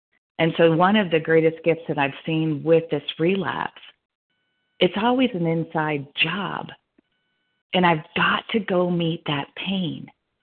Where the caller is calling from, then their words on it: Colorado, United States; a real compulsive overeater, and I'm calling in from Colorado.